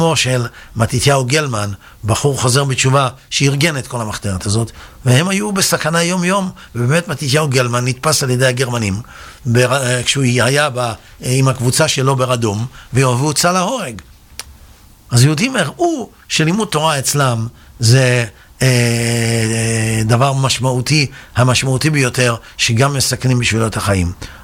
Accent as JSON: {"language": "Hebrew", "town": "Netanya", "region": "Central District", "country": "Israel", "tie": "born or raised there", "said": "אני גדלתי בנתניה, לא היום, לפני הרבה שנים, שנתניה הייתה עיר הפשע של מדינת ישראל."}